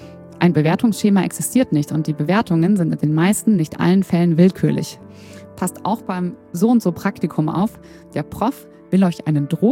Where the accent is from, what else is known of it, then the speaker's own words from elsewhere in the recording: Darmstadt, Hesse, Germany; born there; Ich bin gebürtiger Darmstädter und Frankfurt ist praktisch schon immer meine absolute Lieblingsstadt in Hessen, gefolgt von Wiesbaden und Marburg.